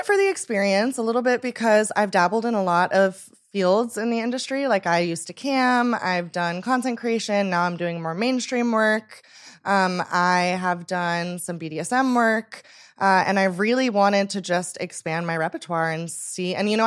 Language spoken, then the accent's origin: English; New York, United States; also born or lived in Las Vegas; So I never say born and raised, because I grew up in New York the first half of my life. And then I was in Vegas from 10 to 20.